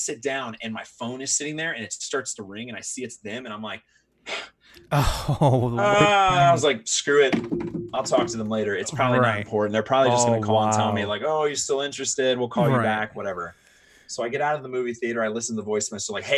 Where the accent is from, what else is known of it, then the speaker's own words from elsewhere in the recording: Japan; it was so cool because it brought me back to my like growing up in Japan.